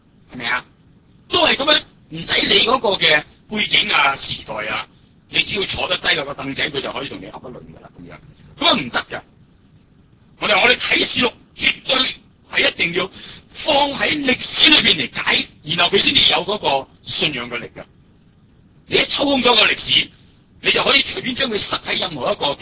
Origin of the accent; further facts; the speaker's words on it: Hong Kong; 就我哋香港人掂乜嘢都可以賺錢，佢哋掂乜嘢都蝕本。